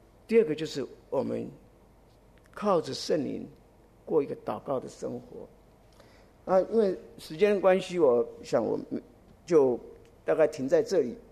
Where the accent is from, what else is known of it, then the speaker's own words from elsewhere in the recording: United States; 整个加拿大，对不起，我是美国人。